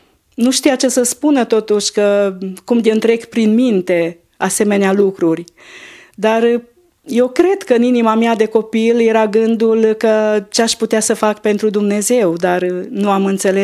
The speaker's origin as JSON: {"language": "Romanian", "town": "Rohia", "region": "Maramureș County", "country": "Romania", "said": "Eu sunt din județul Maramureș, localitatea Rohia, oraș Târgu Lăpuș, Valea Lăpușului, partea aceea."}